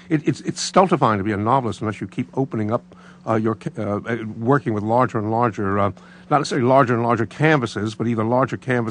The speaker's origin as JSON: {"language": "English", "town": "Brooklyn", "region": "New York", "country": "United States", "tie": "born or raised there"}